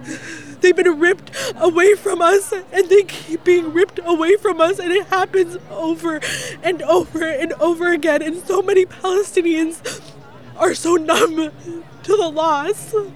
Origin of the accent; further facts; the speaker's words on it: Ottawa, Ontario, Canada; I was born and raised in Ottawa. My mother is from Palestine. My family were exiled to Gaza in 1948 and have been there since.